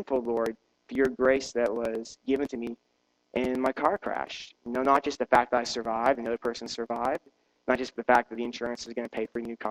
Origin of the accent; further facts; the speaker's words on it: South Carolina, United States; I grew up in South Carolina for most of my childhood, and in the Lowcountry of South Carolina, it's very muggy, even muggier than this, surprise, a lot of marshland, and so we have snakes.